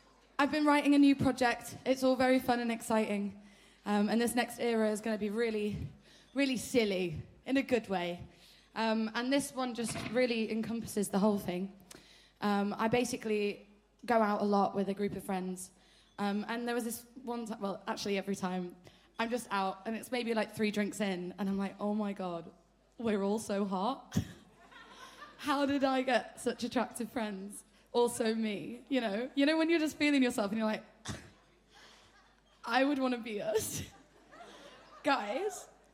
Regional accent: England, United Kingdom; I'm English, okay? And rubbish at accents of all kinds. Except for my own, and sometimes my own. People don't understand me.

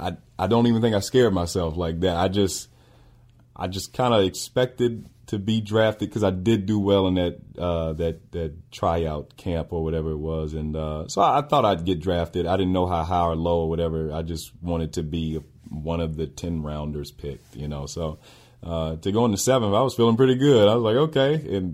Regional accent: Richmond, Virginia, United States; now in Utah; So I'm from Richmond, East Coast. I'd never seen – real mountains before.

